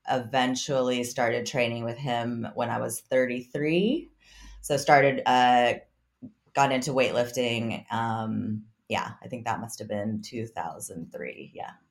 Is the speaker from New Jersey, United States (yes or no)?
no; Palo Alto, California, United States; So, I grew up in Palo Alto, and I would say that most of the kids at my school who listened to metal hung out in the stoner section